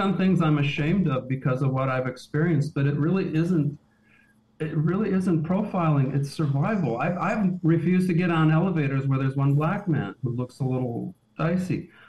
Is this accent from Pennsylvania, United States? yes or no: no; Detroit, Michigan, United States; also born or lived in New York; I moved to New York from Detroit, of all places, but I grew up in suburban Detroit. But I moved there in 1982, which was still very much the 70s in New York.